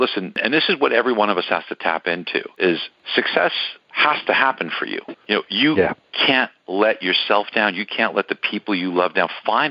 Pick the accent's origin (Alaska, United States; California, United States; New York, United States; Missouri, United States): New York, United States; Brooklyn; I grew up extremely poor, David. I grew up in Brooklyn, New York. My parents were immigrants, lost my dad when I was a young boy.